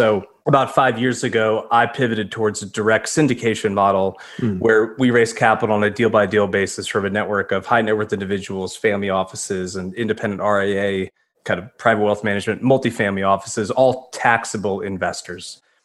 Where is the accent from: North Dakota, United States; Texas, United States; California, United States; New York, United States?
New York, United States; now in Nashville, United States; So very briefly, I'm a New Yorker who married a Nashville girl.